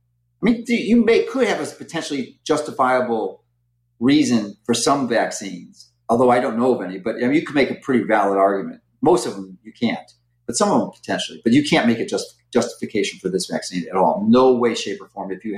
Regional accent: Canada; As a Canadian, you know what Trudeau did?

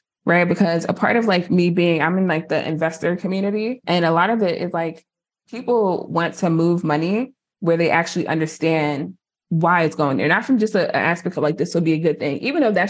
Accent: New Jersey, United States; I'm from Jersey. My mouth doesn't move that way.

